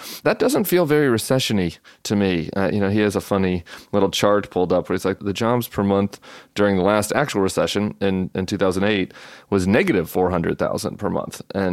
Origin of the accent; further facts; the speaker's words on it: Colorado, United States; It was in my home state of Colorado.